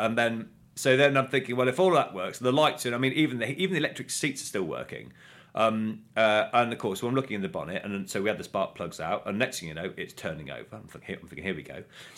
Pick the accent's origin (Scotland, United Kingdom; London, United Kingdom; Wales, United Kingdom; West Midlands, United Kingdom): West Midlands, United Kingdom; Coventry; going back to growing up in Coventry, you know, when they were developing the car, and they were using the A45 as their test track.